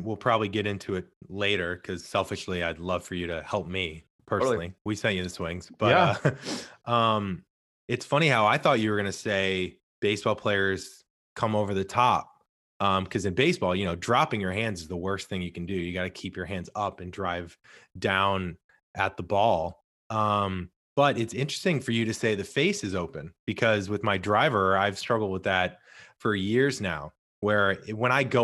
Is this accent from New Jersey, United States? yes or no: no; St. Louis, Missouri, United States; I'm originally from St. Louis.